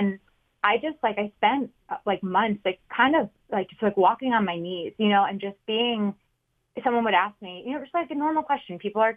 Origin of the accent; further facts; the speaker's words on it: Michigan, United States; now in New York, United States; I'm 25 years old. I grew up in Michigan. I went to University of Michigan, big state school.